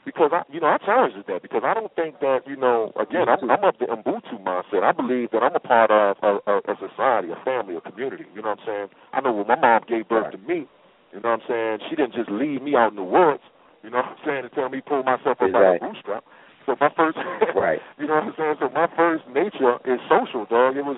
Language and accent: English; United States; I am American, you're American, you dig?